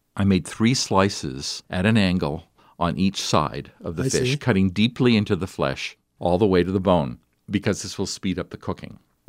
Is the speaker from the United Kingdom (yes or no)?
no; China; moved away; When I grew up in China, we ate a fair amount of fish.